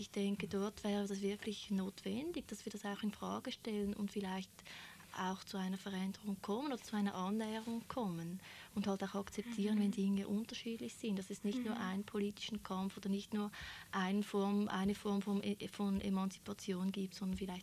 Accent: Switzerland; Ich wurde zuerst angestellt als Schweizerin

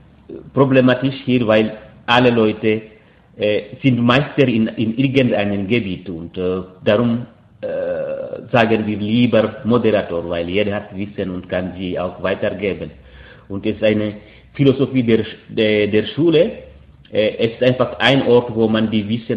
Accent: Guinea; now in Switzerland; Ich bin abgewiesener Asylsuchender und ich komme aus Guinea.

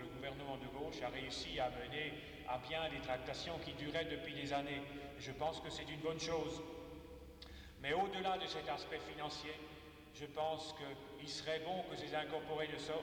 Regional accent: Grand Est, France; pas seulement chez nous en Alsace

